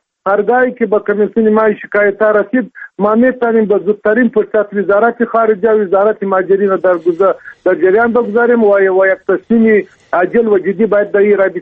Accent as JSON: {"language": "Persian", "country": "Afghanistan", "said": "ما چون ما افغان هستیم، نماینده ملت هستیم"}